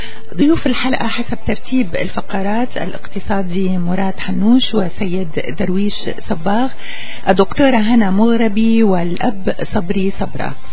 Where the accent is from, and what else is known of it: Syria